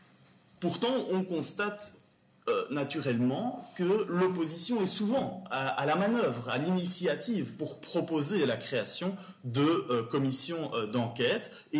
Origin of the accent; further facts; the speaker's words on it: Belgium; non seulement parce que je suis belge